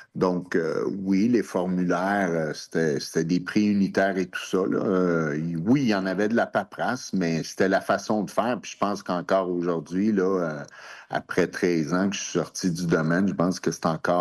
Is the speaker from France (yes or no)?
no; Montreal, Quebec, Canada; also born or lived in Laval; Oui, je suis né à Montréal. J'ai habité à Laval pendant 24 ans. Puis par après, je suis déménagé sur la couronne nord de Laval.